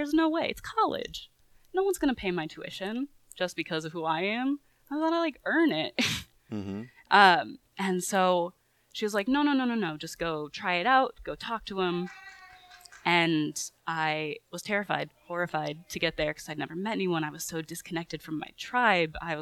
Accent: Indiana, United States; was born and raised in Indiana and was not super connected to my tribe

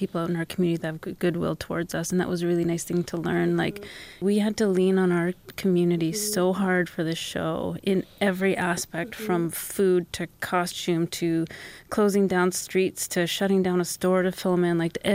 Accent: Iqaluit, Nunavut, Canada; I'm born and raised in Iqaluit as well

